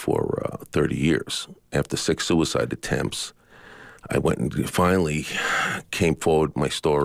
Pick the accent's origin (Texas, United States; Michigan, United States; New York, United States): New York, United States; well, I'm from New York, and realizing that wouldn't have went well for me anyway.